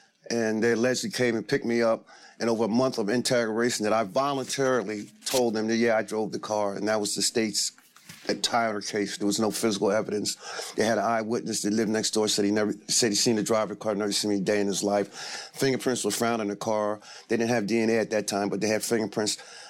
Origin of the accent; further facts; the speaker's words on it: New York, United States; also born or lived in New Jersey; Originally, I was born in New Jersey, raised in New York.